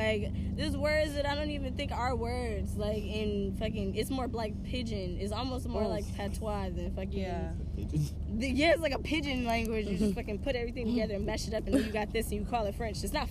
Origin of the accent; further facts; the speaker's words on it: Australia; we're just fucking Australian. Yeah. Like, it's not even British.